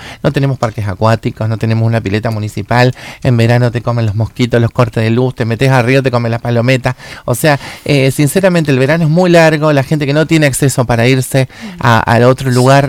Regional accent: Santa Fe, Argentina; Yo soy santafesina, nací en el Cuyen de toda la vida

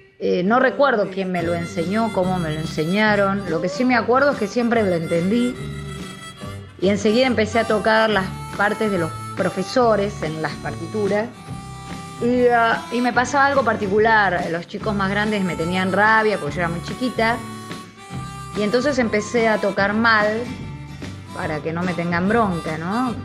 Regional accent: Burzaco, Buenos Aires Province, Argentina; mis comienzos fueron muy tempranos, porque yo soy de Bursaco

